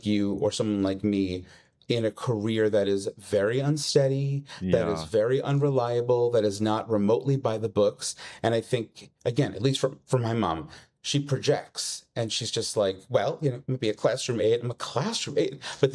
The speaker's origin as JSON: {"language": "English", "town": "Long Island", "region": "New York", "country": "United States", "tie": "born or raised there", "said": "My dad's from Brooklyn. My mom's from Queens. Like, we grew up in Long Island, pretty middle class."}